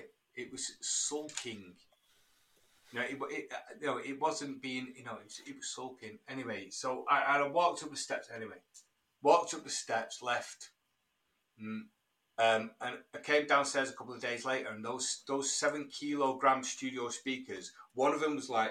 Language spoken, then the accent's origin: English; Heaton Chapel, North West England, United Kingdom; in the backdrop is supposed to be my hometown where I grew up, of Heaton Chapel.